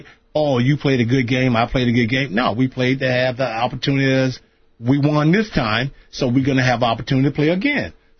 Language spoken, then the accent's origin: English; Sanford, United States; as growing up in Sanford, though, as a situation, though, back in the days, as growing up as playing Pop Warner